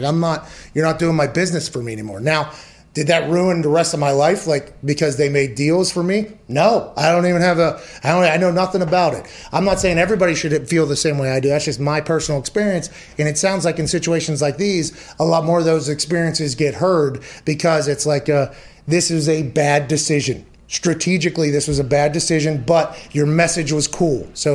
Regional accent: Pittsburgh, Pennsylvania, United States; Okay, I come from Pittsburgh.

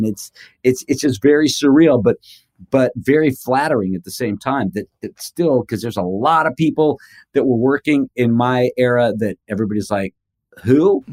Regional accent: Seattle, Washington, United States; It was more like we're dressing down, we're from Seattle, we're wearing flannel and we're just kind of not caring a little bit when we're playing on stage.

